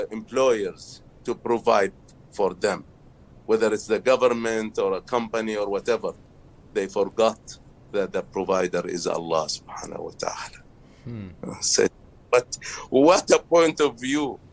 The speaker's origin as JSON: {"language": "English", "country": "Kuwait", "lives_now": "Istanbul, Turkey", "said": "I'm from Kuwait"}